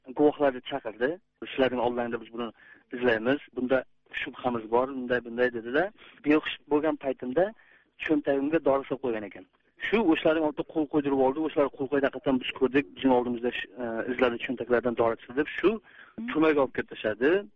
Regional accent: Olmaliq, Tashkent Region, Uzbekistan; Men o'zbek, O'zbekistondan, Namangandan, Andijondan, men o'zim Olmaliqdan.

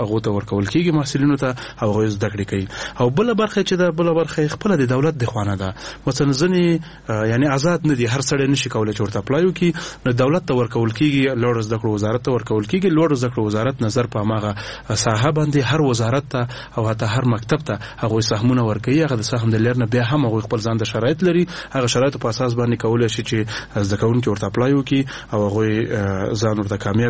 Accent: Nangarhar, Afghanistan; نو زه د ننګرهار ولایت ما

